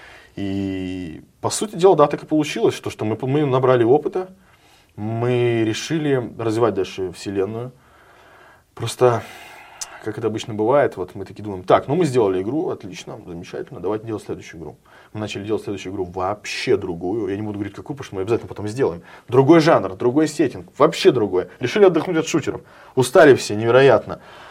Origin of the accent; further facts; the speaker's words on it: Vilyuchinsk, Kamchatka Krai, Russia; now in Saint Petersburg, Russia; Я вообще сам, ну, вообще из Петербурга. Но если копнуть глубже, если посмотреть досье, я из города Вилючинска Камчатской области. Да, у нас там наш такой край, наш закрытый город